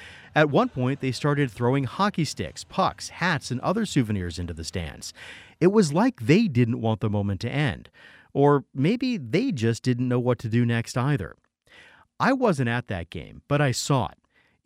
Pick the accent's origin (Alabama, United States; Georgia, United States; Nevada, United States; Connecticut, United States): Connecticut, United States; Hartford; I grew up just outside Hartford, Connecticut.